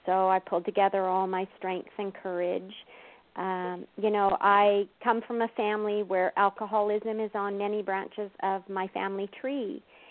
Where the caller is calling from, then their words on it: Oroville, Washington, United States; I actually just left my home in Orville, Washington a couple days ago, so I right now am in Sylvan Lake, Alberta, Canada.